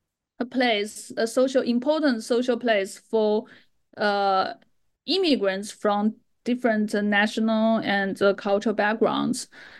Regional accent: China; English is a second language; I grew up in China

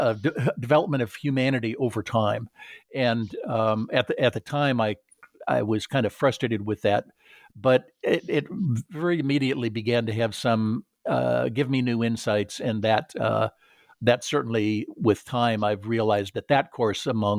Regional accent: California, United States; I grew up in Southern California was the son of an engineer.

